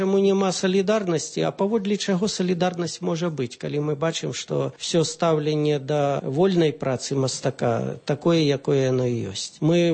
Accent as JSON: {"language": "Belarusian", "town": "Dzyaraunaya", "region": "Grodno Region", "country": "Belarus", "tie": "born or raised there", "said": "я родам з Дзяраўной, са Слонімскага района."}